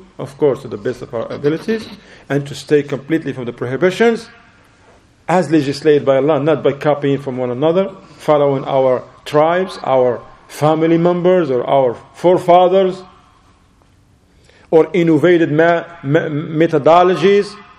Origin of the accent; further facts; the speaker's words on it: Morocco; There was a dawra in Morocco, in my home country, alhamdulillah, in the south.